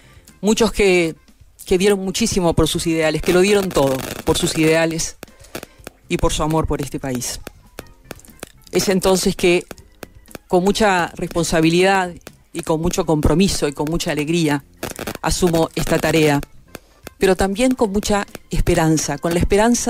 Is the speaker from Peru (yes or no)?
no; Uruguay; Llego hasta aquí como una uruguaya